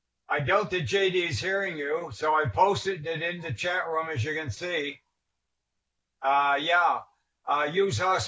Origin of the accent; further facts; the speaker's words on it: Atlantic Canada, Canada; I come from the Atlantic provinces of Canada, and one thing that tourists notice and usually report on after they've visited is that we are very hospitable there.